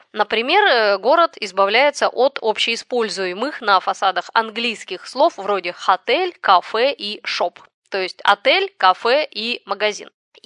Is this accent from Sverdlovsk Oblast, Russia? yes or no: yes; Yekaterinburg, Sverdlovsk Oblast, Russia; В Екатеринбурге у нас в родном городе тоже начали бороться с иностранными вывесками